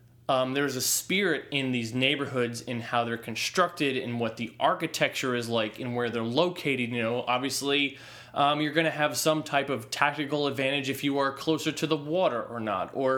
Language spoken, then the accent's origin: English; New York, United States; That's specific to me as a New Yorker.